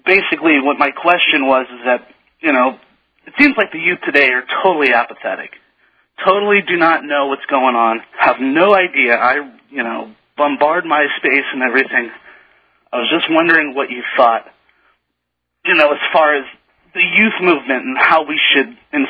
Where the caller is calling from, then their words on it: California, United States; Calling from California.